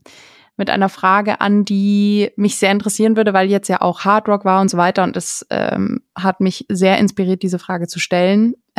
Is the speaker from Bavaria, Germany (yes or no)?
yes; Herrsching, Bavaria, Germany; damals noch in Herrsching, wo ich aufgewachsen bin.